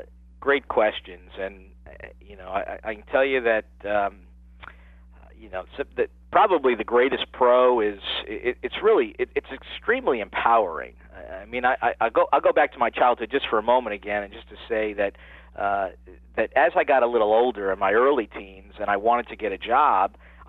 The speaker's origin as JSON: {"language": "English", "region": "New York", "country": "United States", "tie": "born or raised there", "said": "as a kid, that meant, you know, growing up in New York with all the different changing seasons"}